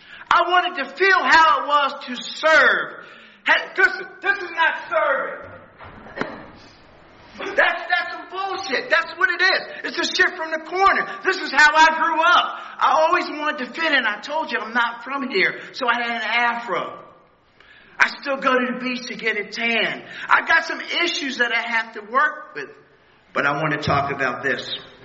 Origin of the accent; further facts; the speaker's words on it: Tokyo, Japan; now in United States; June 27, 1956, I was born and raised in Tokyo, Japan.